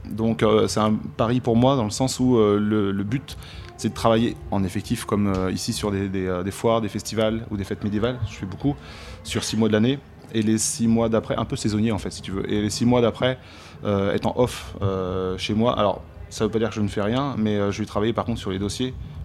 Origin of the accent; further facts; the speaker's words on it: Le Mans, Pays de la Loire, France; Je suis du Mans